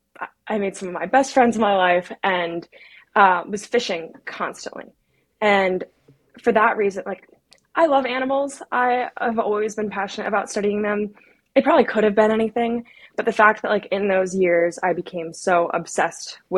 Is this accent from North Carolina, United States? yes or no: yes; North Carolina, United States; So I grew up in North Carolina, and that is, that's a big reason why I've chose to study these fish for my PhD.